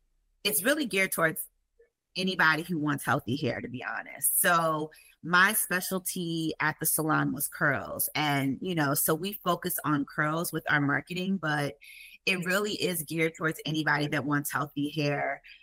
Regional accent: Columbia, Maryland, United States; now in South Florida, United States; So it's like in between Baltimore and DC.

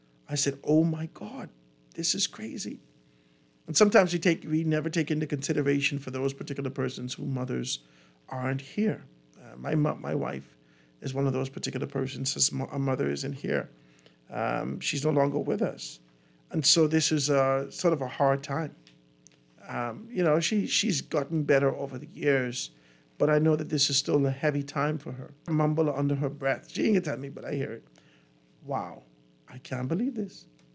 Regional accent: Eight Mile Rock, Grand Bahama, Bahamas; you could be able to see that in my hometown and my settlement that I'm from, 8 Mile Rock, tragedy strikes two Grand Bahamian families.

